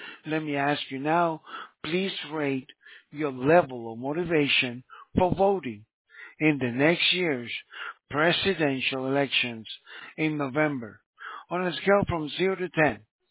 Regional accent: California, United States; No. I'm from California.

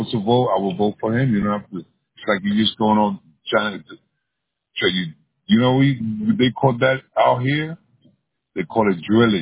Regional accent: Hoboken, New Jersey, United States; I'm born and raised in Hoboken. You just killed Hoboken.

